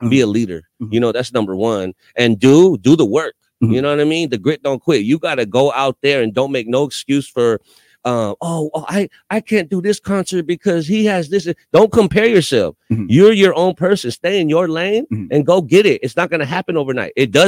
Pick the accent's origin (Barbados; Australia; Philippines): Philippines; And I'm such a real proud Filipino. I said, I'm making this song called